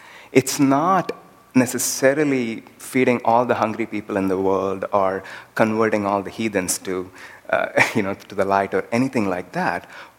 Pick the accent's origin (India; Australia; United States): India; English is a second language; I remembered another expression that we often use in India. It's very commonly used in my mother tongue, especially